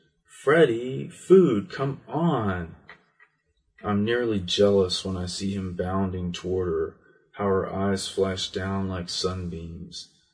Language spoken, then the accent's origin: English; Fort Worth, Texas, United States; Wedgwood is the name of the suburb that I grew up in Fort Worth, Texas.